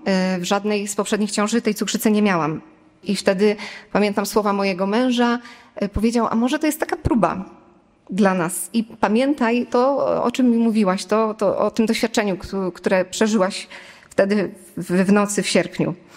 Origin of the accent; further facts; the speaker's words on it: Gostyń, Greater Poland Voivodeship, Poland; w ogóle pochodzimy z Gostynia. Gostyń jest około 80 kilometrów od Poznania.